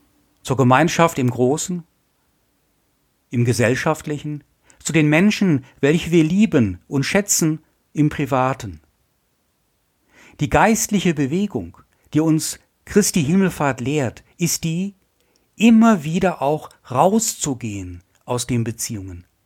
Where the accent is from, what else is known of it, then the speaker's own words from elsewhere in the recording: Essen, North Rhine-Westphalia, Germany; Ich komme ja aus Essen, aus dem Ruhrgebiet